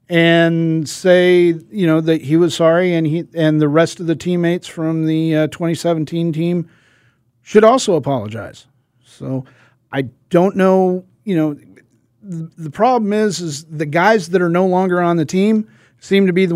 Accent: Cleveland, Ohio, United States; You know, I'm born and bred in Cleveland

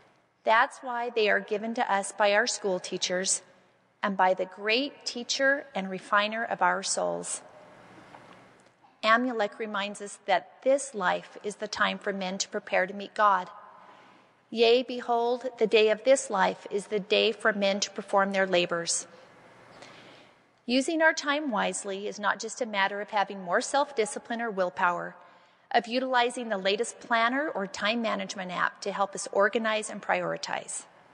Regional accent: Provo, Utah, United States; also born or lived in Harrisburg; Although I grew up in Provo, right before my junior year of high school, my family moved to Harrisburg, Pennsylvania.

